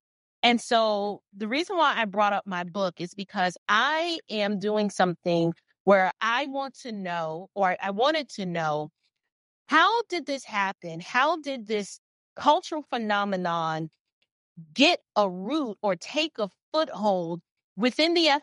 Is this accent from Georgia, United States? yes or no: yes; Atlanta, Georgia, United States; And right here in my hometown in Atlanta, there's a local pastor